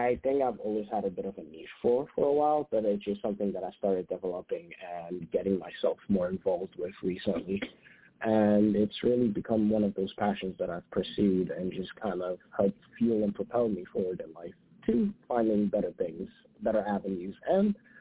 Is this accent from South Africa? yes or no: no; Madagascar; now in New York, United States; I'm from Madagascar originally, funny enough. But I'm a New Yorker at heart. I've been here for a bit.